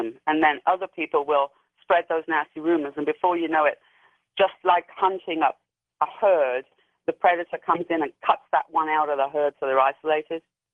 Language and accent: English; United Kingdom; accent: British; you can tell from my accent that I'm from Britain, and I was educated there.